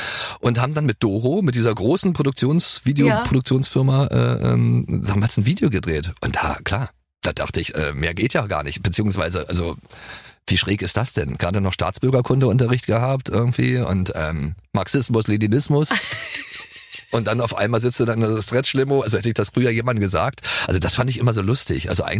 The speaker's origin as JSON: {"language": "German", "region": "East Germany", "country": "Germany", "said": "ich komme aus dem Osten und habe deine ganzen Platten irgendwie"}